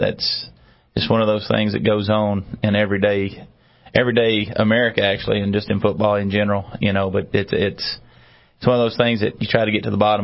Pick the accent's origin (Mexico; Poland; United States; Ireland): United States; Tennessee; accent: Tennessee country; I speak a little Tennessee, my country accent, so y'all just bear with me.